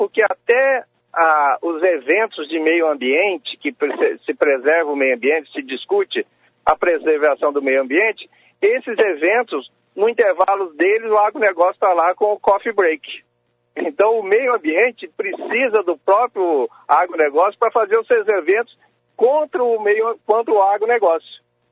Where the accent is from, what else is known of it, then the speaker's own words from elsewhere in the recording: Brazil; Então, nós, como brasileiros, que temos uma produtividade excelente